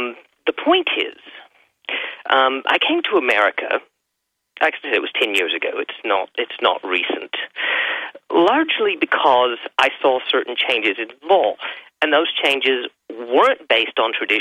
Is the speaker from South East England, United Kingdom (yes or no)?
yes; South East England, United Kingdom; moved away as an adult; now in United States; I'm actually from Sussex. But I've been in the States for 10 years.